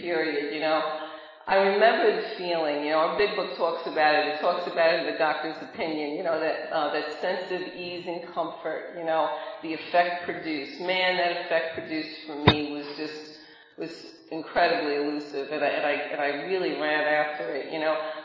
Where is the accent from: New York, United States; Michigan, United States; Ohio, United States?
New York, United States; Brooklyn; accent: Brooklyn; That's why I said I'm not in Brooklyn anymore, as if you couldn't tell I'm from Brooklyn, right? It's probably still have a little bit of the accent.